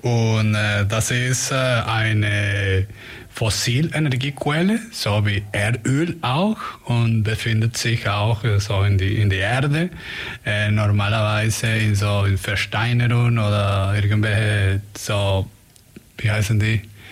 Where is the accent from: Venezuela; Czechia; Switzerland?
Venezuela; Ich meine, ich komme aus Venezuela, so ich darf das sagen.